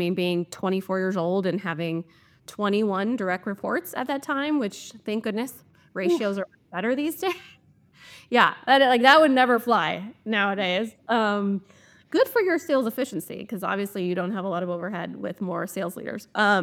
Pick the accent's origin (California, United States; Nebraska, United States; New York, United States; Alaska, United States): Nebraska, United States; moved away as an adult; also born or lived in Iowa; now in Chicago, United States; It actually moved me to Iowa. I'm from Nebraska, moved me to Iowa. And then from Iowa, moved me here in Chicago